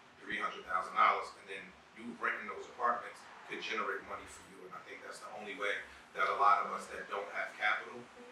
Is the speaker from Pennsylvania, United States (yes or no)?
no; New Jersey, United States; Jersey's tough. With regards to like the cost of living in New Jersey is probably the highest in the country.